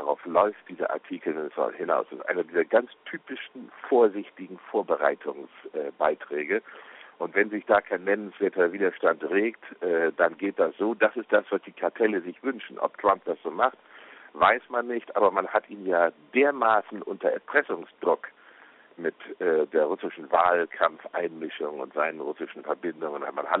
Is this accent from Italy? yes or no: no; Germany; Dieses Chaos betrifft übrigens auch mein Heimatland, Deutschland.